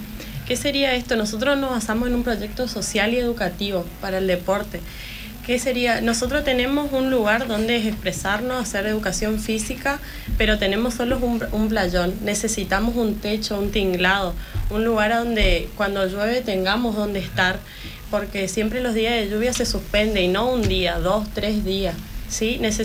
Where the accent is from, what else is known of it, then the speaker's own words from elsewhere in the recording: Puerto Iguazú, Misiones, Argentina; de Puerto Iguazú Misiones, de la Escuela Normal Superior número 8.